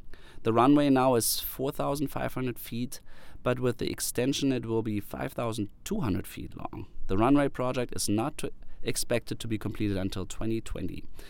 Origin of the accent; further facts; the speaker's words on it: Germany; English is a second language; moved away as an adult; now in Fargo, United States; I am from Germany. I relocated to Fargo in 2009.